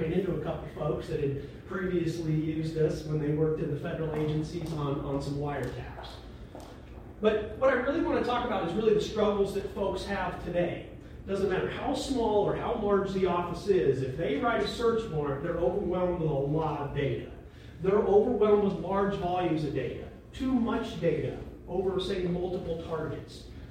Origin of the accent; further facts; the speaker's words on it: Lincoln, Nebraska, United States; I come from Lincoln, Nebraska is my hometown, right in the heart of the Midwest there, so.